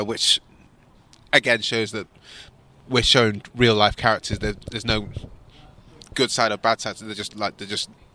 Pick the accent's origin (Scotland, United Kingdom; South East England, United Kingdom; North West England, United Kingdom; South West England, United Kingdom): North West England, United Kingdom; Manchester; now in London, United Kingdom; I'm from Manchester.